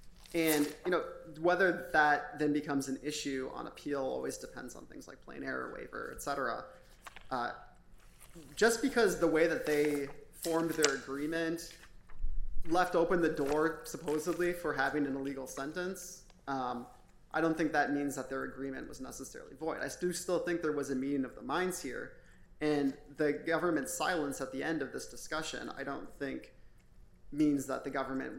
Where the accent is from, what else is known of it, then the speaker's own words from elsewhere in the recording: Green Bay, Wisconsin, United States; I grew up in Green Bay. I think I can say this about Northeastern Wisconsin.